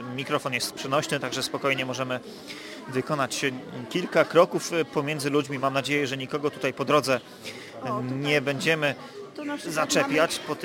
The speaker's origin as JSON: {"language": "Polish", "region": "Pomeranian Voivodeship", "country": "Poland", "said": "czy to ma związek z tym, że pochodzę z Kaszub"}